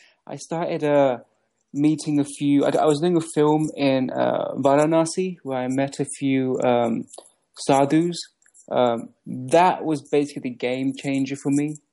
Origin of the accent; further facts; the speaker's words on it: Harrow on the Hill, London, United Kingdom; moved away as an adult; Well, I was born and raised in Harrow on the Hill in Middlesex. I left England, I guess, during the recession of 2007.